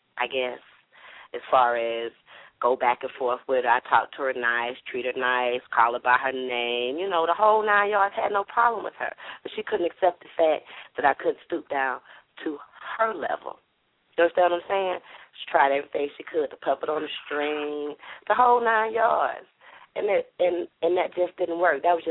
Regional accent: Panama; I know. And I'm from Panama.

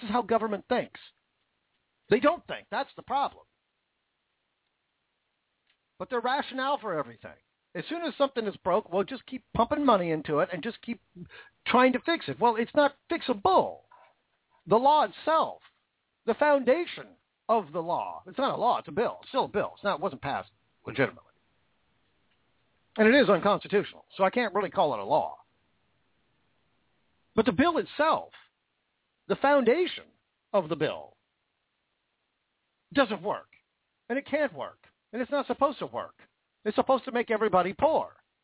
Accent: Washington, United States; That's Washington State. My home state.

